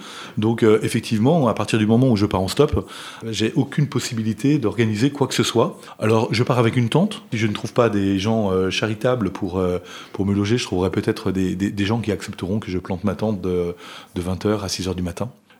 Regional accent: Richard Toll, Saint-Louis, Senegal; moved away as an adult; now in France; lorsque je suis parti, bien évidemment, quand j'ai quitté le Sénégal en 94, il n'y avait évidemment pas Internet. Et Richard Toll, c'est une toute petite ville.

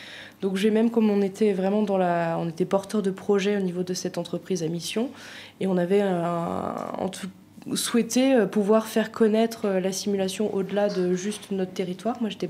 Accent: Lyon, Auvergne-Rhône-Alpes, France; je suis contente d'être revenue aujourd'hui, finalement, à côté de Lyon, puisque c'est là où j'ai grandi et je suis installée.

